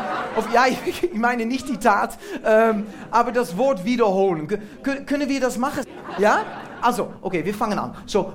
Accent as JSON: {"language": "German", "town": "Amsterdam", "region": "North Holland", "country": "Netherlands", "first_language": "Dutch", "second_language": "German", "said": "Ich komme aus Amsterdam, aus den Niederlanden."}